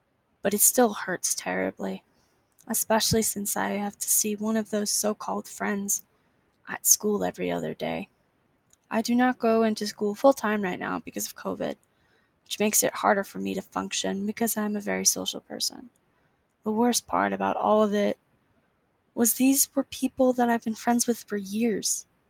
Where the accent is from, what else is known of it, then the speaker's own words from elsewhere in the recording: Idaho, United States; I'm from North Idaho.